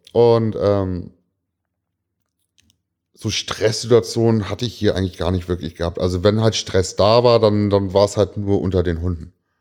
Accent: Braunschweig, Lower Saxony, Germany; born there; ich bin ein gebürtiger Braunschweiger, habe aber in der Stadt sehr wenig gelebt und bin seit 15 Jahren, ich bin eine Woche nach meinem 18. Geburtstag bin ich zu Hause ausgezogen

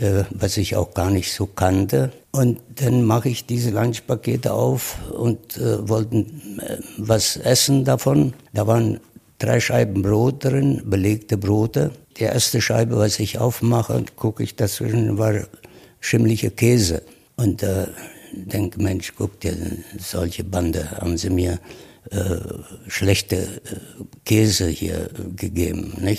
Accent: Alberobello, Apulia, Italy; German is a second language; moved away as an adult; now in Germany; Ich war nie von Alberobello, das Dorf, wo ich herstamme, weg gewesen.

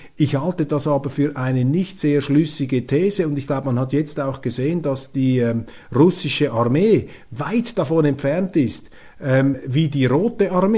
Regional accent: Switzerland; und als Schweizer bin ich ja auch Europäer

